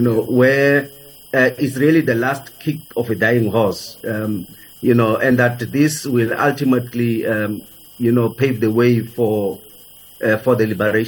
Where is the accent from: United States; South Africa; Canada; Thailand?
South Africa; I can tell you, as a South African who was involved in the struggle myself and have experienced apartheid